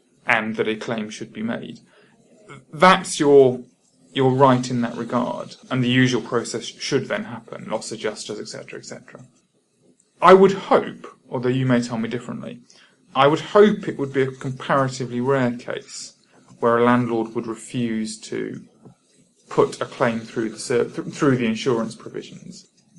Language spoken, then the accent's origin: English; Cheltenham, South West England, United Kingdom; my hometown, for example, is Cheltenham. Cheltenham has GCHQ, the government spy headquarters there.